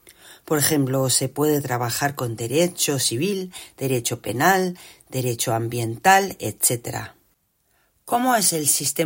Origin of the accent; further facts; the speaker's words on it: Lima, Peru; tengo 32 años. Soy de Lima y soy abogada.